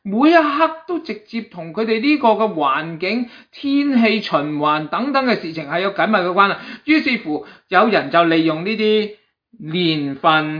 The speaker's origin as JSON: {"language": "Chinese", "country": "China", "said": "好像我们中国人一样的阴历"}